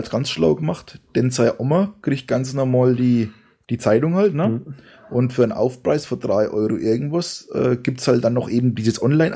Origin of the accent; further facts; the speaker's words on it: Forchheim, Bavaria, Germany; ich komme ja aus dem Vorheimer Landkreis, das heißt, für mich ist halt Vorheim und Fränkische Schweiz interessant